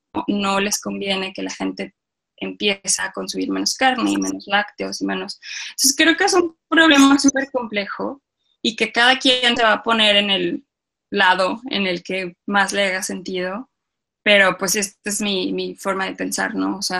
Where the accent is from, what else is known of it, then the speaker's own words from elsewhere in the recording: León, Guanajuato, Mexico; yo soy de León, entonces, donde comemos muchísima carne, es la industria del calzado, o sea, todo vivimos de piel, chamarras de piel